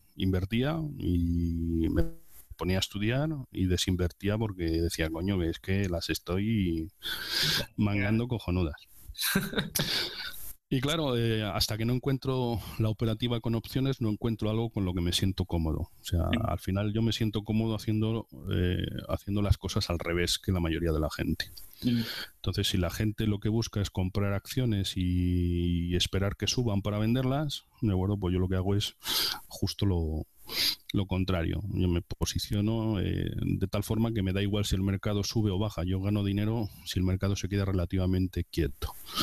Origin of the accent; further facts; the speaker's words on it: Valladolid, Castile and León, Spain; moved away as an adult; now in Barcelona, Spain; yo llevo desde el 97 que salí de Valladolid a Barcelona